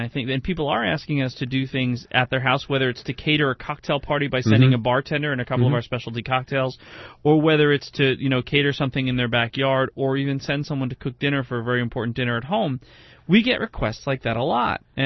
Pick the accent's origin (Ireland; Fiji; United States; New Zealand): Ireland; I'm an Irishman. I like potatoes.